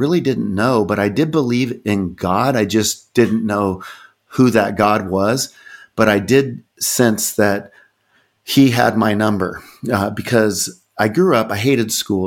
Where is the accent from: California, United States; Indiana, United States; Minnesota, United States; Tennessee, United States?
California, United States; now in Charlotte, United States; So I'm from California originally, but we moved back to North Carolina.